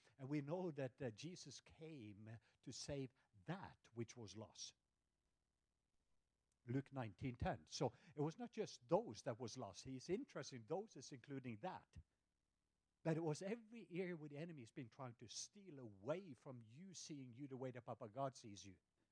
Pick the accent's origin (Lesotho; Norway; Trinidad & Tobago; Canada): Norway; now in Atlanta, United States; I'm a true southerner for anyone because I'm from the southwest part of Norway. So in case you... Yes, I'm a real guy. So anyway, but I live in Atlanta